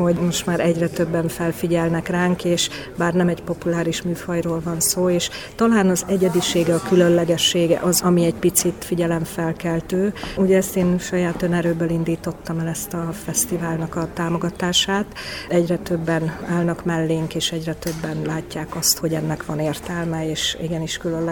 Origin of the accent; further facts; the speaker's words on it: Szolnok, Jász-Nagykun-Szolnok, Hungary; ugye én szolnoki vagyok, Szolnokon élek, Szolnokon születtem, onnan röpködünk a világba mindenfelé, nagyon szeretem Szolnokot